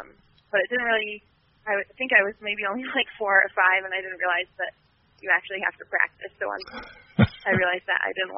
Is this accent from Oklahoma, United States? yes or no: no; Palo Alto, California, United States; Well, I grew up in the Bay Area, in Palo Alto, which is like an hour south of San Francisco